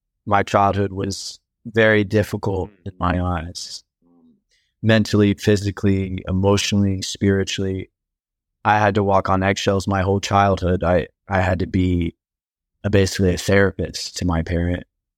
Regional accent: Tampa, Florida, United States; also born or lived in Germany; Yeah. I'm from Tampa, Florida. I was born in Germany.

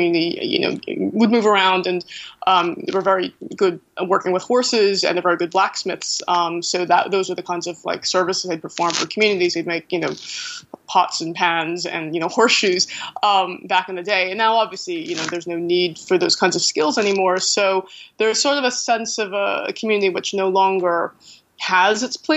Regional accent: United States; born there; first language English; well, you know, that's because it's my first language, right? And there's just kind of a disconnect because, you know, there isn't this great awareness of people that look Chinese that are born American and speak perfectly good English.

